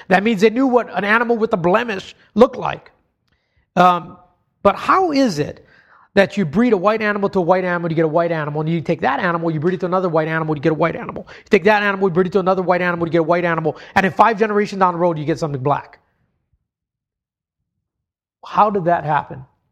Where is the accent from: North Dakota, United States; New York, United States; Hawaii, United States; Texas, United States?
Hawaii, United States; Again, I grew up in Hawaii. It's a place with pagan roots